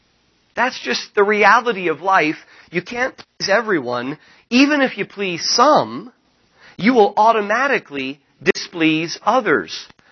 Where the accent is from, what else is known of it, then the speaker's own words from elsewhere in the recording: Utah, United States; I went to public school, and in junior high and high school, I grew up in Utah. I was the only Christian in my school